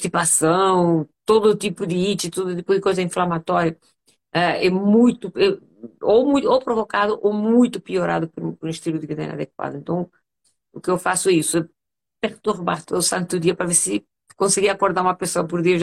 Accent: Palma, Balearic Islands, Spain; Portuguese is a second language; now in Brazil; Eu sou espanhola, eu sou nascida na ilha de Palma de Mallorca. E a vida e o amor e essas coisas me levaram para o Brasil. Me casei com um brasileiro. Então eu moro no Brasil

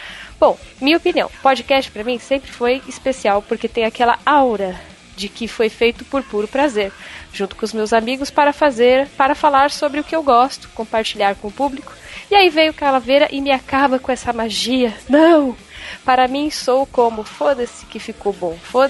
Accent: Rio de Janeiro, Brazil; sou analista de sistema / gerentes de projeto, tenho 31 anos e sou do Rio de Janeiro.

